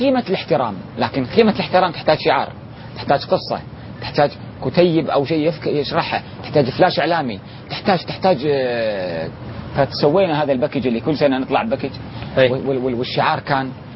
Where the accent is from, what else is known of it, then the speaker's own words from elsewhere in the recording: Kuwait; الكوتشين اللي هي عندنا في الكويت نسميها الجنجفة